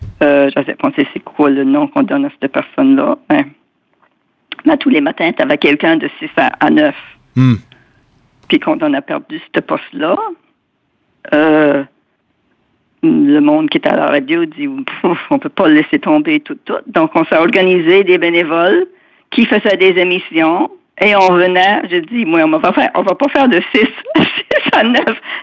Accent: Pubnico, Nova Scotia, Canada; now in Halifax, Canada; Moi, je viens de Pobnico.

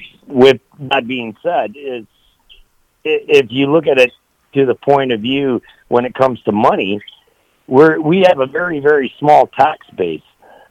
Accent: Smithers, British Columbia, Canada; I lived here mostly all my life here in Smithers. I was raised here in Smithers. I went to school here in Smithers.

